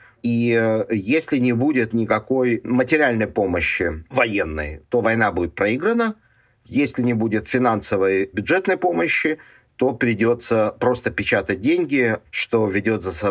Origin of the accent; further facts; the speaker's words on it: Ukraine; born there; мне, как уроженцу и гражданину Украины, совершенно не важно, откуда эти деньги придут